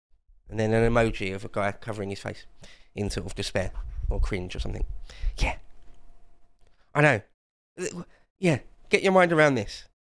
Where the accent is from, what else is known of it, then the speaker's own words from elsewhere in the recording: England, United Kingdom; I am an English ultra. I'd be happy to describe myself that way.